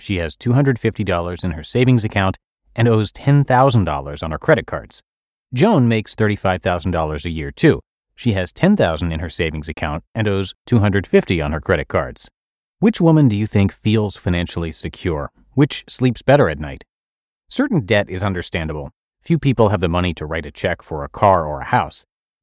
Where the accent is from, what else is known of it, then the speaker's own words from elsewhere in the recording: Seattle, Washington, United States; the median price in my hometown, Seattle, is pushing $425,000